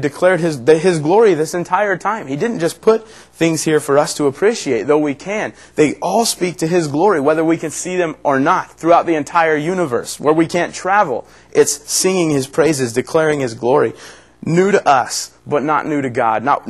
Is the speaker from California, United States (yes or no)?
yes; California, United States; And I grew up in Southern California.